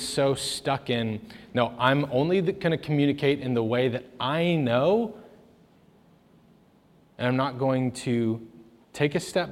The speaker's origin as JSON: {"language": "English", "country": "United States", "said": "I'm American. I love New Zealand, but I'm American."}